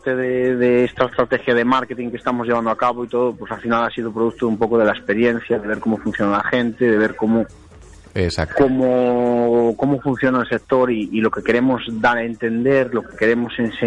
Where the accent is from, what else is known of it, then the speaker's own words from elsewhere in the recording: Galicia, Spain; accent: Galician; se me reconoce que soy gallego, tengo acento bastante cerrado, pero es producto de que normalmente hablo gallego, o sea, yo normalmente... En ámbito cerrado hablo gallego.